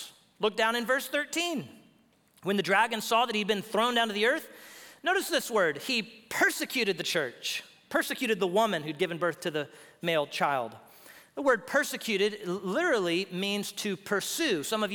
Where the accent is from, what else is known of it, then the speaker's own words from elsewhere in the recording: Houston, Texas, United States; I grew up in Houston, where we get hurricanes and we get flood waters.